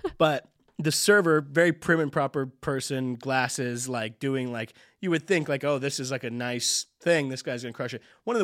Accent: Bakersfield, California, United States; But like, I'm from Bakersfield.

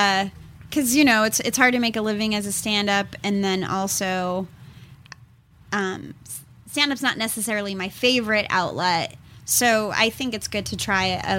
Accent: Colorado, United States; Yeah, it's sort of based on my hometown, but my hometown's not like white trash.

